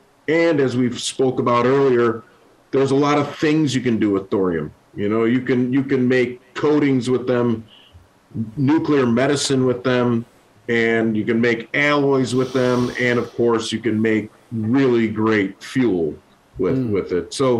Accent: United States; I want to do it in America. I'm American. I'm kind of a patriot

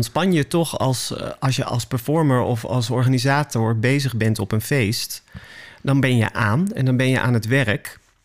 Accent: North Brabant, Netherlands; Ik ben opgegroeid in Brabant.

